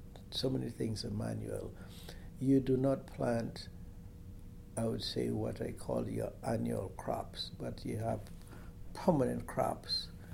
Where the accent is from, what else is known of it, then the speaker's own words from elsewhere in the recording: Grenada; moved away as an adult; now in United States; I grew up on a farm. I grew up in Grenada until, as I said, I was 19, and then I came to the U.S.